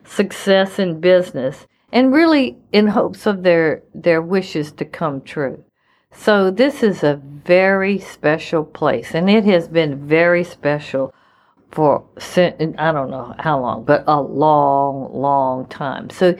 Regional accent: United States; But I have to say, as an American, I felt drawn here to just pay my respects

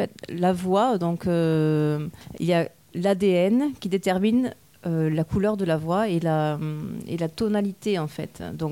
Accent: Toulouse, Occitanie, France; Voilà, c'est ça. Je ne le cache pas, d'ailleurs. J'essaie de garder mon accent, mais ce n'est pas facile.

